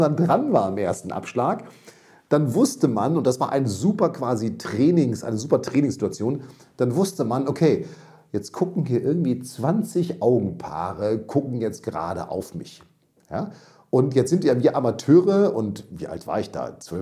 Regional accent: Münster, North Rhine-Westphalia, Germany; Als ich komme aus Münster

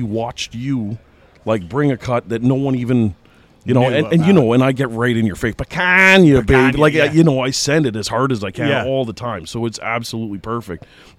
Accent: Canada; partly because I'm Canadian

